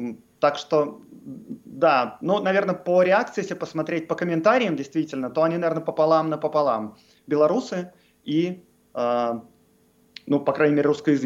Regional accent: Moscow, Russia; Я вырос в Москве

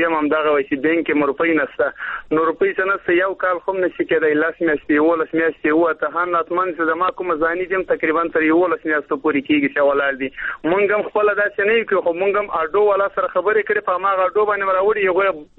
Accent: Afghanistan; now in Pakistan; په پاکستان کې موږ مېشت افغانان یو

